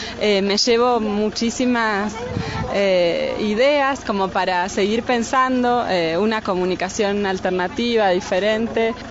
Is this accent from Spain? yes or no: no; Chos Malal, Neuquén, Argentina; de Chosmalal